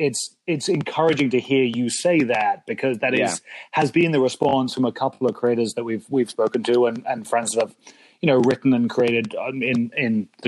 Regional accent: England, United Kingdom; moved away; Growing up in England with 2000 AD, I never read a Marvel comic in my life until I came here.

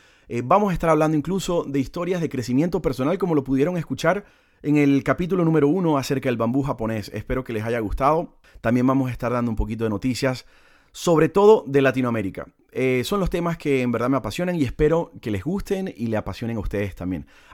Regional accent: Panama; como panameño, o mejor dicho, como latinoamericano, me llena mucho de orgullo

